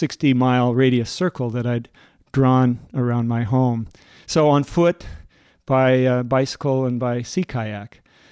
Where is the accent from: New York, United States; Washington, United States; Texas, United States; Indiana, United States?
Washington, United States; the terrain that I grew up in around Puget Sound